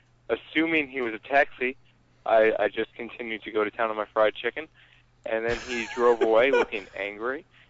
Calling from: Minneapolis, Minnesota, United States; We're calling from Minneapolis, and we just have a momentous occasion to share.

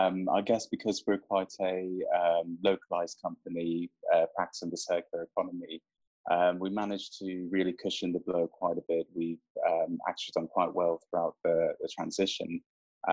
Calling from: London, United Kingdom; So I'm calling from London, UK.

